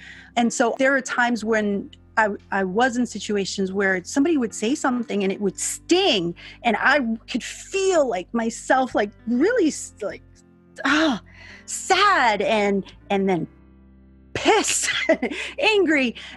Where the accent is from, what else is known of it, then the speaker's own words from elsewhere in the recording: New York, United States; I don't know if it was growing up in New York and then being in the military, but I've been insulted a lot, you know, because New Yorkers, they like to name call and label.